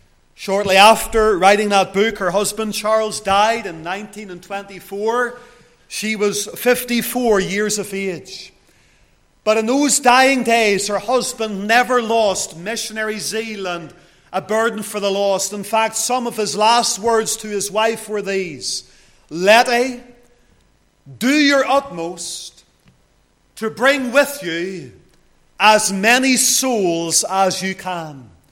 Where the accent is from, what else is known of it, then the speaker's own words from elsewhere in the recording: Lisburn, Northern Ireland, United Kingdom; As a young lad growing up in Lisburn